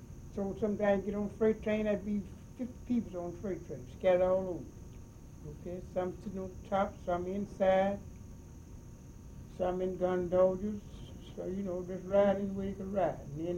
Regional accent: Marion Junction, Alabama, United States; moved away; In fact, he's from my hometown, Marion Junction, Alabama, which is below 7. Him and I got on the freight train and hoboed up here.

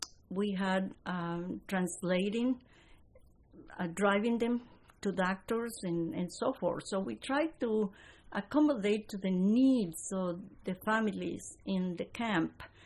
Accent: Mexico; the fact that I was Mexican, that I came from Mexico

